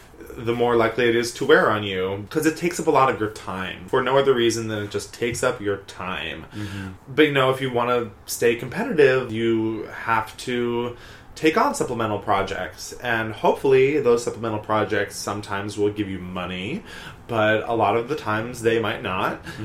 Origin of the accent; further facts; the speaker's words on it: New Jersey, United States; also born or lived in New York; I mean, like, I spent my life growing up in New Jersey and New York.